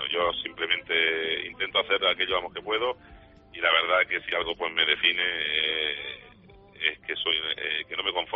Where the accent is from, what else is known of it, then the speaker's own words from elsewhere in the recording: Valdefuente, Spain; como vecino de Valdefuente, aportar pues mi granito para que mi pueblo pues bueno pues crezca algo más